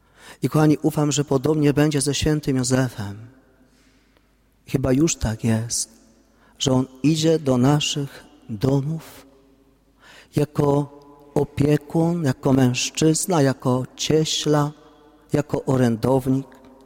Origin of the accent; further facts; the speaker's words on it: Ołobok, Greater Poland Voivodeship, Poland; które od ponad 800 lat zagościły w Ołoboku pod Kaliszem